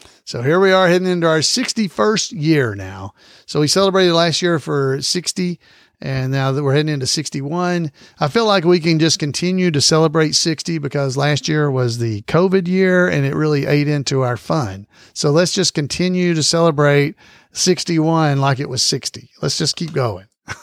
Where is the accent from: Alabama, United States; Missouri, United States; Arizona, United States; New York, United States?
Alabama, United States; I'm from Alabama, I can't speak, I'm sorry, Jim